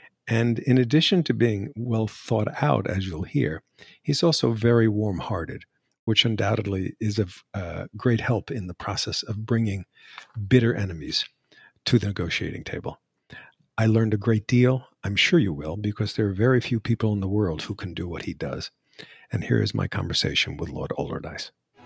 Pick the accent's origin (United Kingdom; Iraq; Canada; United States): United Kingdom; Northern Ireland; the communal conflict where I was growing up in Northern Ireland